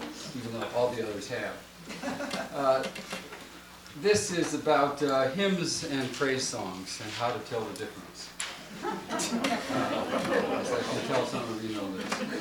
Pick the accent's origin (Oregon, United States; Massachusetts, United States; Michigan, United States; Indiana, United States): Indiana, United States; Valparaiso; Good morning … from Valparaiso, Indiana